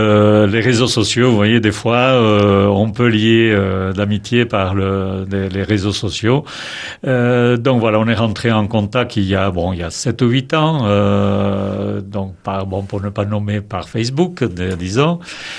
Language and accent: French; Nouvelle-Aquitaine, France; je suis basque et je suis catholique pratiquant.